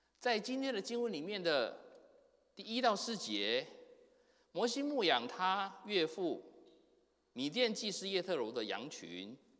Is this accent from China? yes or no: no; Taiwan; moved away as an adult; now in United States; 各位弟兄姐妹可能知道我是从台湾来的，我在台湾读神学院的时候